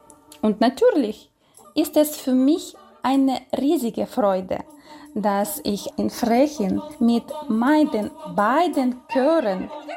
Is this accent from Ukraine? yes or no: yes; Kyiv, Ukraine; Ich komme aus Kiew und bin von Beruf klassische Sängerin und Dirigentin.